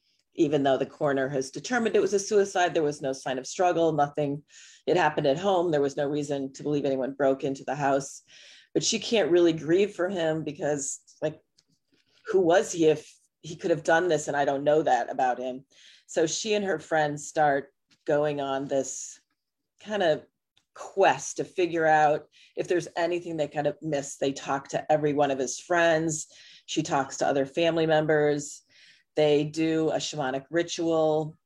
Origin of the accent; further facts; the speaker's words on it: Illinois, United States; So I grew up in Northern Illinois on the Wisconsin border, pretty much surrounded by woodlands.